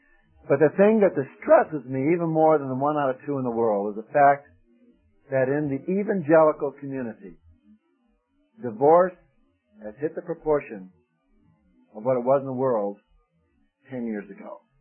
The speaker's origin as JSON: {"language": "English", "town": "Chicago", "region": "Illinois", "country": "United States", "said": "not all of us from up north talk like we're from Jersey or from the Bronx. Some of us are from Chicago. And we got different Midwestern twangs and things like that."}